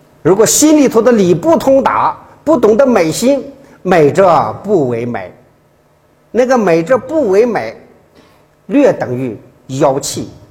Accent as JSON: {"language": "Chinese", "country": "China", "said": "我们中国人最会说的一句话就是透过现象看本质"}